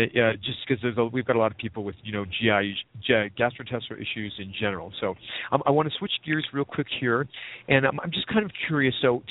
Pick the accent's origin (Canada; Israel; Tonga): Canada; now in United States; And one of the things that I, you know, as a Canadian working here, I get frustrated